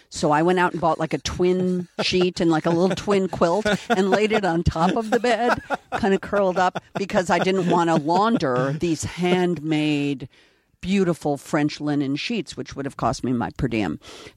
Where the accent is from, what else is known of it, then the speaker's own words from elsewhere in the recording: Sweden; I'm from Sweden.